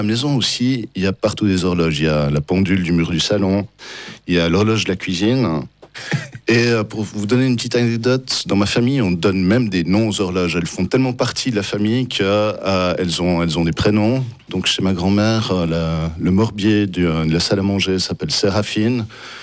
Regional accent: Neuchâtel, Switzerland; Philippe et moi, donc, on a grandi à Neuchâtel. Neuchâtel, c'est un lieu qui est plein d'horloges partout.

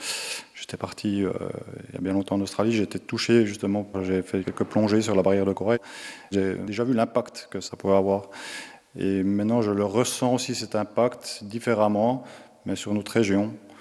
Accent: Jura, Switzerland; en tant que jurassien, joulot, suisse, habitant du monde, tout ce que vous voulez.

